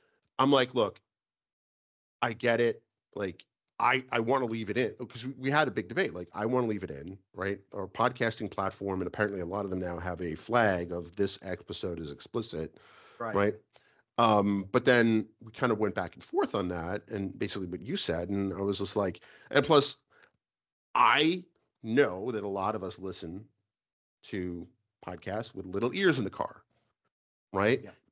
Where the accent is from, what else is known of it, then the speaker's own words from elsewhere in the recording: New York City, New York, United States; also born or lived in North Jersey; And if you knew me outside of a professional context, dude, I grew up in New York City and North Jersey.